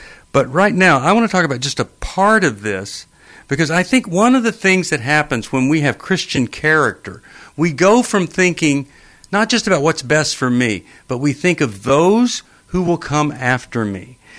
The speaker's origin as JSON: {"language": "English", "region": "Texas", "country": "United States", "said": "I was from West Texas."}